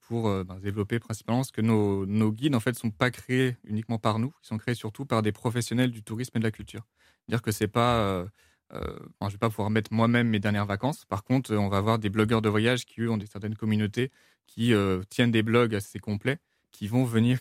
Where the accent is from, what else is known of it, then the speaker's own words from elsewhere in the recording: Paris, Île-de-France, France; même personnellement en tant que Parisien